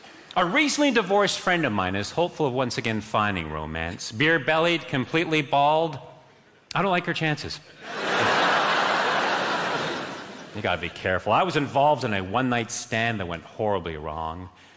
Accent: Canada; Sadly, as a Canadian, I don't speak French.

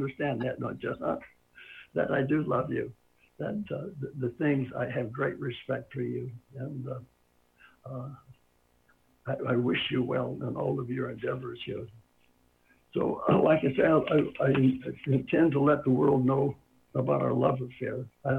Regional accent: Sun City, California, United States; I'm from Sun City, California, southern part of California.

